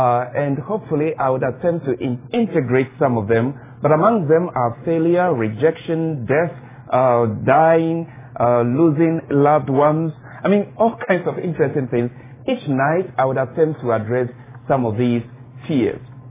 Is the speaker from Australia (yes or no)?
no; Ghana; now in United States; You can tell from my accent already I'm not an American. I'm from Ghana, West Africa, but I'm currently based in the United States